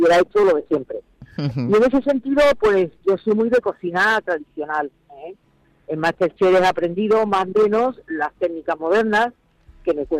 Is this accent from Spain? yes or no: yes; Madrid, Community of Madrid, Spain; Los madrileños somos muy aficionados a caminar por la ciudad.